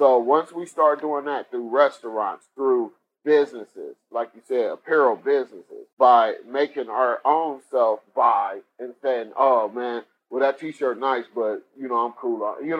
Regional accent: Cleveland, Ohio, United States; now in Columbus, United States; One of the things that I do say is I'm from Cleveland, but I will say the 614 has helped brand me on who I am

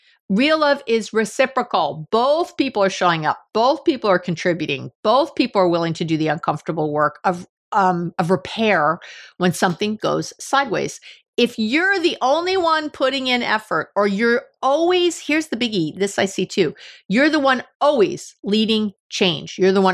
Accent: New York, United States; Maybe it's the New York. We're both from New York originally.

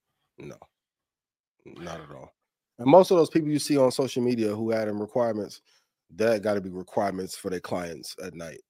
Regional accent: Midwest, United States; I'm from the Midwest, so.

